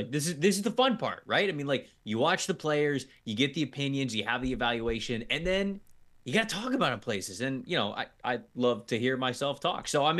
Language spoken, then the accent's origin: English; Bradenton, Florida, United States; You know, I grew up in Bradenton, Florida, just south of the Tampa area.